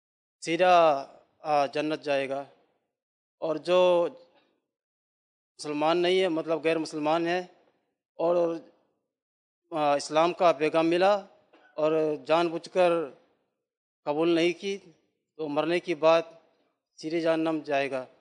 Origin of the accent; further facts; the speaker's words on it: Kano, Kano State, Nigeria; Urdu is a second language; اور میں کانو نائجیریا سے آیا ہوں